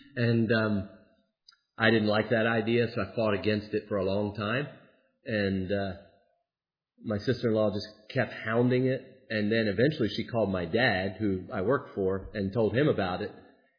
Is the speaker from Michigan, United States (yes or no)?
no; West Virginia, United States; I'm from West Virginia, she's from Maryland, she's from Glen Burnie, she's a homegirl.